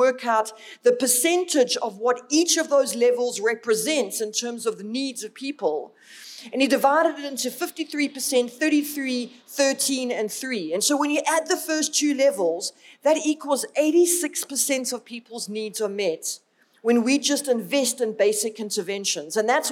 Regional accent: Durban, KwaZulu-Natal, South Africa; now in Johannesburg, South Africa; I've only recently moved to Joburg. Well, I've been here 4 years now, and I'm originally from Durban.

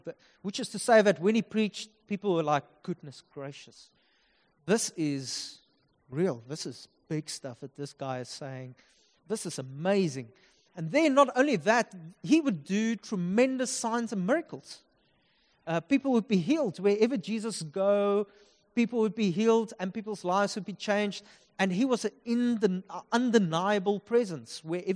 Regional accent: Upington, Northern Cape, South Africa; Yes, I'm from Upington.

